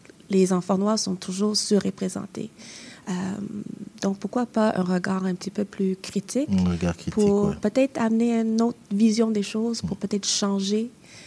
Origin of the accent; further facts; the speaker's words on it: Quebec, Canada; born there; à la base, je suis québécoise, je suis née ici, mes enfants sont ici